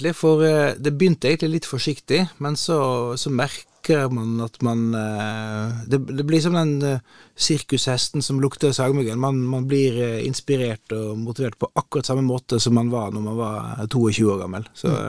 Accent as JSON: {"language": "Norwegian", "town": "Lena", "region": "Innlandet", "country": "Norway", "tie": "born or raised there", "also_born_or_lived": "Bergen", "accent": "Toten dialect", "said": "Nei, det gjør jeg ikke, men jeg har vokst opp på Toten. Jeg kom flyttende fra Bergen til Lena da jeg var 6 år gammel. Så jeg har vokst opp på Lena med denne dialekten her. Jeg var yngst i klassen, kjente ingen og skarret på R-en"}